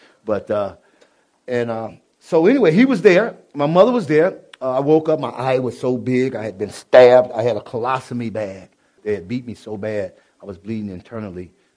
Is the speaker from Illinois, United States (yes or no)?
yes; Kankakee, Illinois, United States; when I went to this place called Kankakee, it was a place that I never wanted to go back to. That was my hometown.